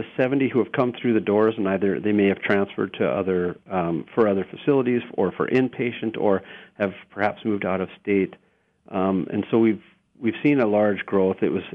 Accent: Minot, North Dakota, United States; I'm from Minot, so I think of it as my town as well

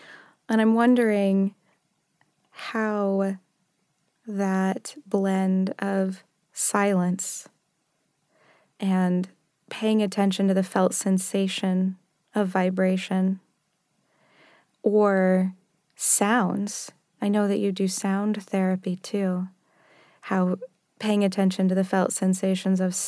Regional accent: Texas, United States; I grew up in Texas and there's a strong culture of, you know, women being very powerful, but also demurring and not speaking oftentimes.

